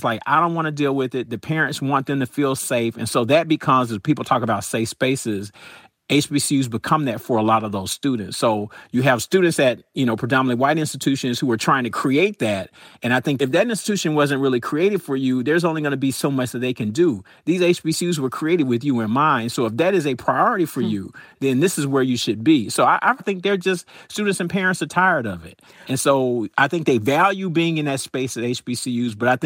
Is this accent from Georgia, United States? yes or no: yes; Atlanta, Georgia, United States; You know, I grew up in Atlanta, so I went to Atlanta public schools. We're 99% Black.